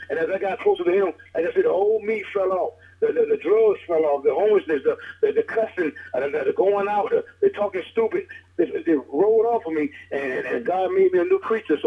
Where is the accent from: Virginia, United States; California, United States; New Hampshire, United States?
Virginia, United States; Norfolk; Like you said … I'm from Norfolk, Virginia.